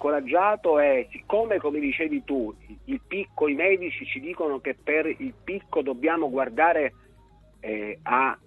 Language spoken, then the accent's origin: Italian; Palermo, Sicily, Italy; Io sono palermitano e quindi posso dirlo.